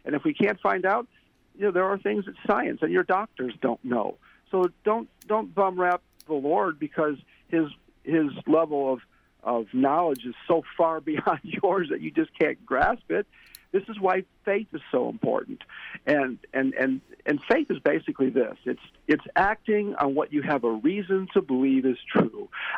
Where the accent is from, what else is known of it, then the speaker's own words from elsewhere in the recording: Chicago, Illinois, United States; He's from Florida. I was from the Chicago area.